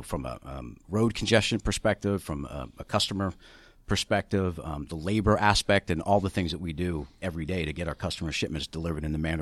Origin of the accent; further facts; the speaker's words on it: Huntington Station, New York, United States; Well, I grew up in Huntington Station.